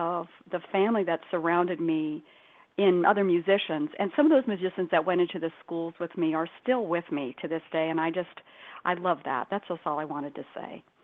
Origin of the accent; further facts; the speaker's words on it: Ethiopia; I mean, I was born and raised in Ethiopia.